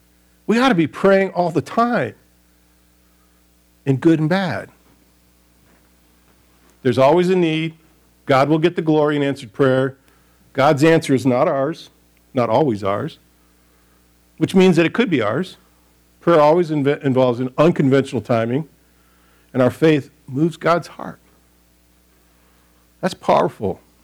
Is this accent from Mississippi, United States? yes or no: no; Michigan, United States; I tell people it's a suburb of, and typically, since I'm from Michigan, I usually start pointing at my hand.